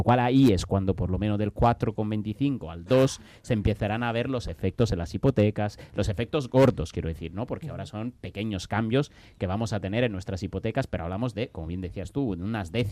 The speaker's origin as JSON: {"language": "Spanish", "country": "Italy", "said": "es un caso que yo he visto en Italia, además, siendo italiano"}